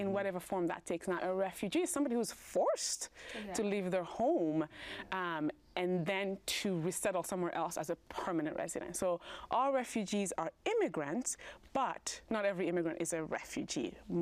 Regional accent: Guinea; originally from Guinea, West Africa. Came here in 2010

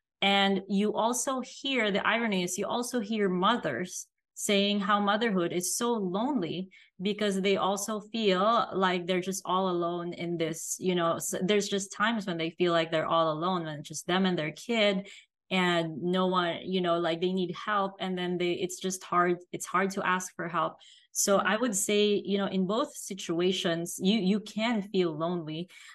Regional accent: Philippines; I grew up Catholic, I'm Filipina, and it's just people just love babies over there.

